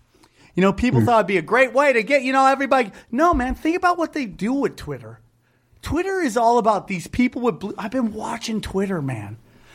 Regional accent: India; I'm an Indian.

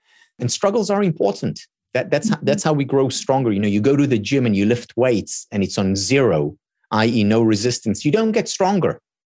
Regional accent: Israel; first language Hebrew; English is a second language; my mother tongue is Hebrew

